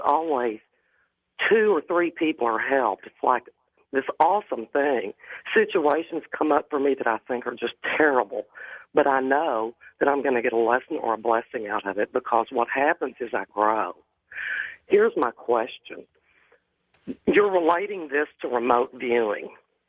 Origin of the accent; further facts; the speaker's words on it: Dallas, Texas, United States; I'm from Dallas.